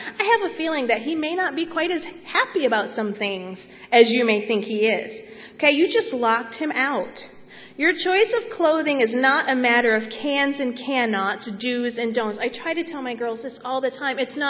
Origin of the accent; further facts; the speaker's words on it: United States; I am an American.